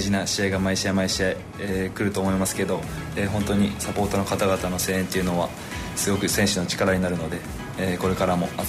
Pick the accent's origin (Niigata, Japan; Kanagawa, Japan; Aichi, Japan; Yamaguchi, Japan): Yamaguchi, Japan; まあ、山口県出身ですし、